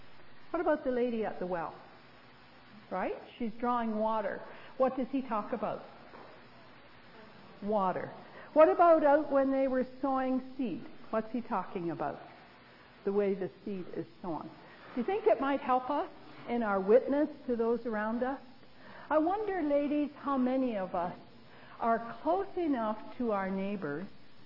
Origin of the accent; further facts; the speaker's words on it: Canada; moved away; I was from Canada, had just moved into Chicagoland.